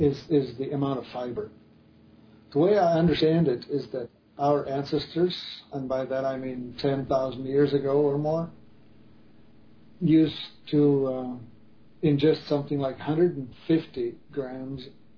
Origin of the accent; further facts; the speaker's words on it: Czechia; English is a second language; I grew up in the Czech Republic. I come from a different culture.